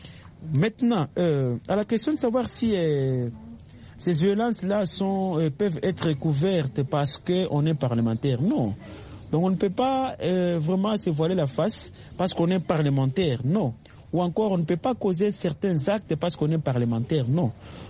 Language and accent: French; DR Congo; Même chez nous en RDC